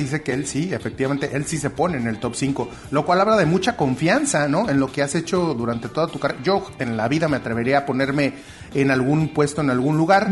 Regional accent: Mexico; como mexicanos nos sentimos orgullosos

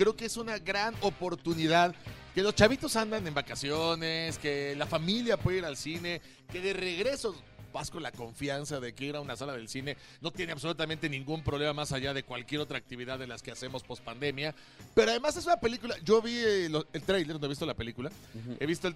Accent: Mexico; de que nosotros como mexicanos o latinoamericanos nos apropiemos de ciertos chistes

